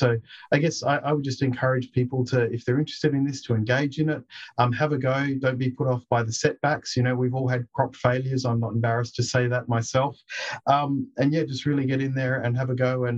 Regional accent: Adelaide, South Australia, Australia; growing up in Adelaide in the 1980s

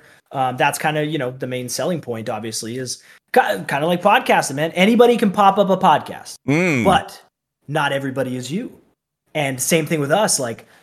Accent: Canada; now in United States; I'm from Canada.

